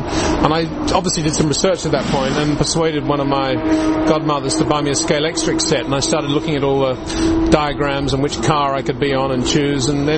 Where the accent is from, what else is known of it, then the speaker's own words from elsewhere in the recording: Australia; Well, I grew up in Australia, as you rightly say.